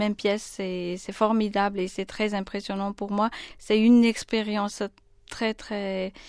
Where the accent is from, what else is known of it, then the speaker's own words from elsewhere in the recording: Madagascar; Même dans mon pays, là où j'étais à Madagascar